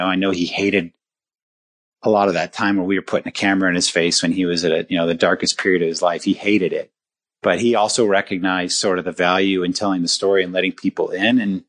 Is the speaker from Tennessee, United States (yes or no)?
no; St. Louis, Missouri, United States; Of course, I grew up in St. Louis and that's the home of Anheuser-Busch.